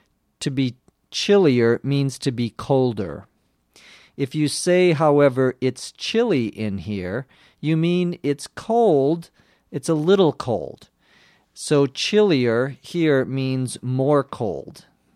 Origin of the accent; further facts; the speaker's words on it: Minnesota, United States; I begin by telling how I grew up in Minnesota.